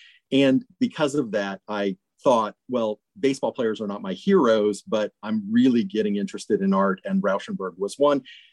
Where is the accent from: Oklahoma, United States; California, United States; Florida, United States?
Florida, United States; Land O' Lakes; because I was growing up in Lando Lakes, Florida